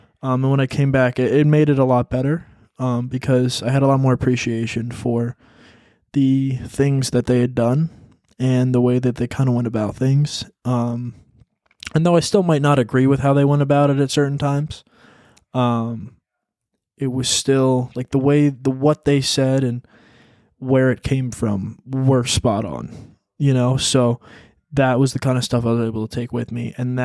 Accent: Arizona, United States; born there; Cause I was born in Arizona, so it was more of a Southern, I guess, lifestyle, so to speak, than New York.

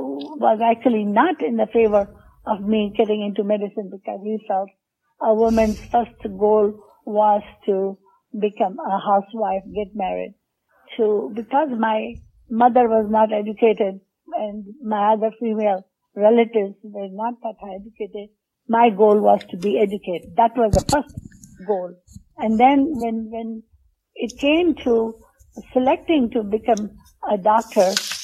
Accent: India; English is a second language; I came from India, so it's a struggle.

